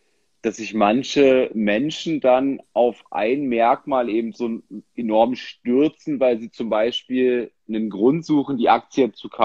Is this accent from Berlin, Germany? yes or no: yes; Berlin, Germany; also ich komme aus Berlin, hier gibt es an jeder Ecke einen Burgerladen